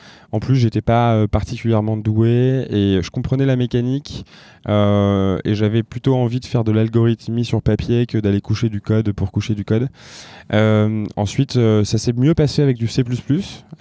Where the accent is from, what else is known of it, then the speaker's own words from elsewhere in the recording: Lille, Hauts-de-France, France; l'un des cofondateurs et le CEO de Comet. J'ai 28 ans, je suis Lillois d'origine.